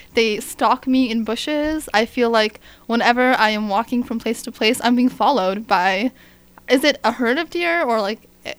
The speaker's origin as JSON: {"language": "English", "country": "Australia", "said": "I am originally from Australia."}